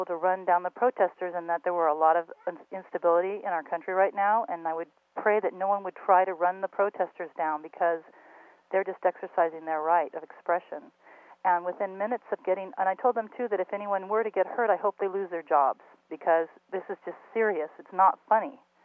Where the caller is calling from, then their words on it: Sonoma County, California, United States; I'm calling from Sonoma County